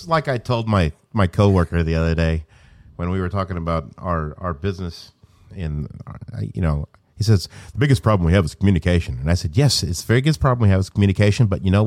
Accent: Stuttgart, Arkansas, United States; I'm from Arkansas and grew up with my half of my time being spent in Stuttgart, Arkansas, which is the Delta.

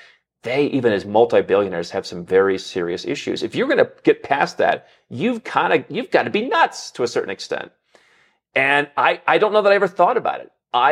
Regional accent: United States; now in Bogota, Colombia; I come from the United States. I left the United States long ago. I haven't been back. And fortunately, we're here in Bogota

